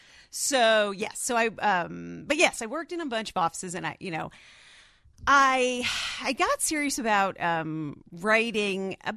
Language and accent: English; Glenview, Illinois, United States; also born or lived in Chicago; I am from Glenview. I'm a Glenview native.